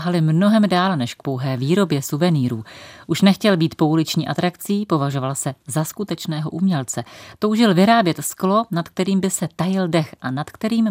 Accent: Havlíčkův Brod, Vysočina Region, Czechia; No to mě mrzí, že v mém rodném městě neuspěl.

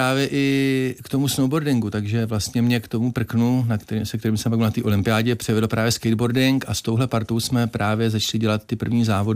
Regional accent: Hradec Králové, Hradec Králové Region, Czechia; born or raised there; also born or lived in Hořice

